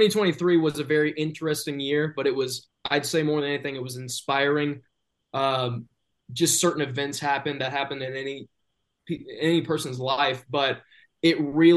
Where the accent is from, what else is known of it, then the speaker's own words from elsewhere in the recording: the South, United States; I mean, I am from the South, but I think songwriter-wise, he's up there